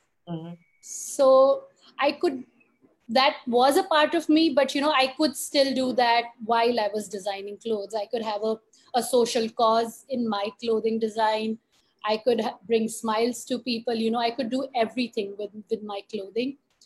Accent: India; So, I grew up in India.

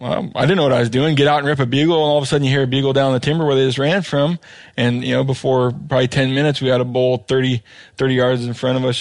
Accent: Menlo, Washington, United States; Menlo, Washington. I think it was the Pacific County Outdoor Show.

